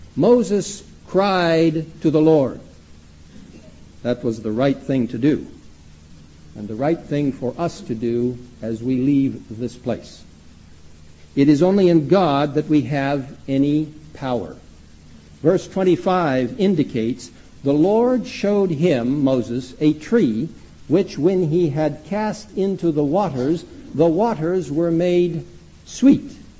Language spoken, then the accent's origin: English; Egypt; Now I grew up in Egypt, and I know about the desert, and I love the desert.